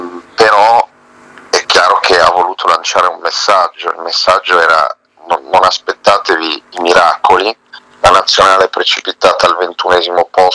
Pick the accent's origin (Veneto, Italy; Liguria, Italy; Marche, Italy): Liguria, Italy; forse ci può rendere abbastanza soddisfatti come liguri